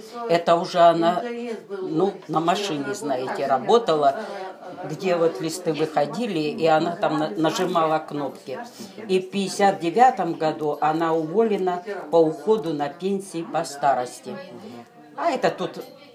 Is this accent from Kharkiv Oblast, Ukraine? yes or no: no; Luhansk, Luhansk Oblast, Ukraine; born there; Так, 14 октября 1939 года в городе Луганске на Украине